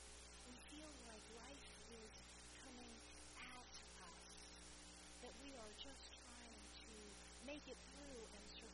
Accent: Greenville, United States; As many of you know, I grew up here in Greenville and at Trinity.

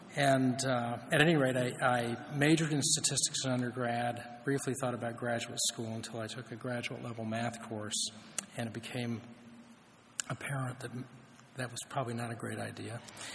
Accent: Gainesville, Florida, United States; as Dan mentioned, I grew up here in Gainesville. I actually grew up in the Presbyterian Church with Preacher Gordon

